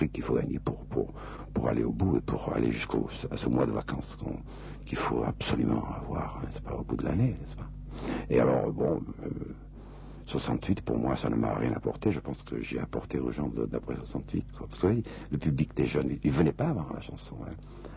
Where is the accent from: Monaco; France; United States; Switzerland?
Monaco; Je comprends Niçois, mon père était Niçois, mais je ne le parle pas. Hein. Je parle un peu monégasque, parce que je suis monégasque.